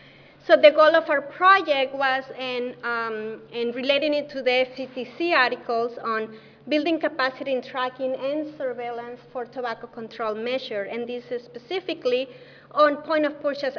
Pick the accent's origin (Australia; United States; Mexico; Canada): Mexico; I'm original from Mexico